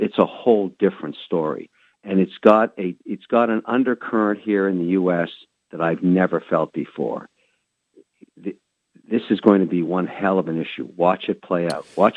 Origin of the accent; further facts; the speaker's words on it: Canada; because I'm a Canadian that's half Lebanese, half Irish